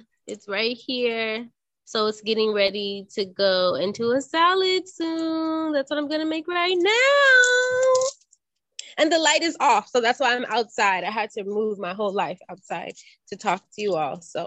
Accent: California, United States; moved away as an adult; also born or lived in Los Angeles / Oakland; now in Ghana; I was born in Los Angeles and grew up throughout California. I moved to Northern California, Oakland, Bay Area in 2009 for graduate school. And I was there until 2020, when I moved to Ghana.

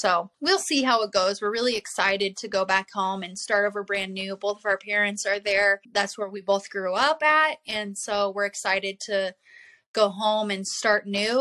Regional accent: Iowa, United States; So we are from Iowa, where there is nothing but plants and manufacturing companies.

